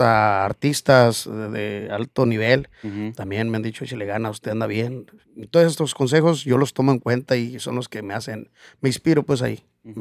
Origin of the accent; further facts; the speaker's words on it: Salcido, Durango, Mexico; now in Los Angeles, United States; Son de un pueblo que se llama, pues, de mi pueblo, Salcido.